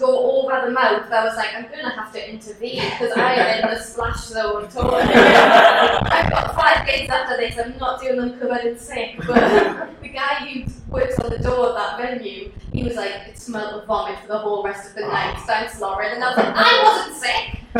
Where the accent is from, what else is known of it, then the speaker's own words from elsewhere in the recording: North East England, United Kingdom; I'm Geordie, I have anything.